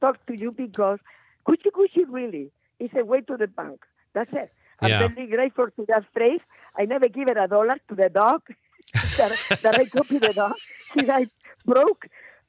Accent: Murcia, Region of Murcia, Spain; born there; English is a second language

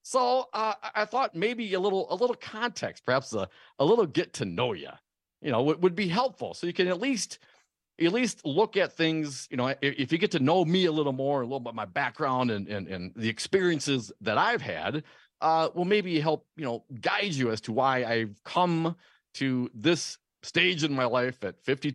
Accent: Stevensville, Wisconsin, United States; So growing up in Stevensville, the school district was Hortonville, Wisconsin.

